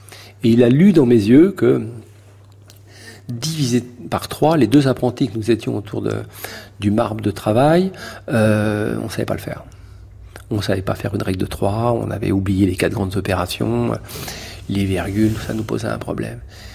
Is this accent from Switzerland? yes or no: no; Paris, Île-de-France, France; born there; Moi, je suis né à Ménilmontant, comme vous le savez.